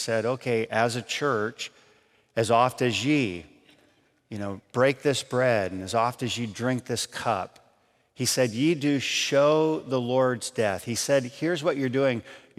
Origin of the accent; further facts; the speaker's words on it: Adrian, Michigan, United States; I grew up in Adrian, Michigan, which was akin to Mayberry, so it was pretty small town, but I grew up on this block.